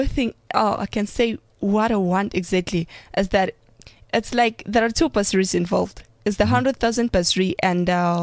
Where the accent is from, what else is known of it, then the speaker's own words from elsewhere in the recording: Mpumalanga, South Africa; I'm from Mpumalanga.